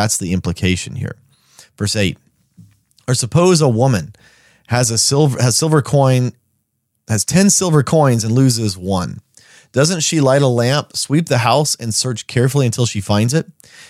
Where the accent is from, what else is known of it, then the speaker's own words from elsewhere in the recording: Texas, United States; But again, I grew up in Texas where people had thousands of head of cattle on occasion.